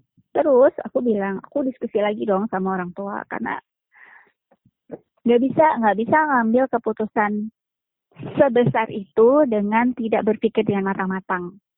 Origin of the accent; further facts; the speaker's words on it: Palembang, South Sumatra, Indonesia; Aku orang Palembang dan dia orang Madura.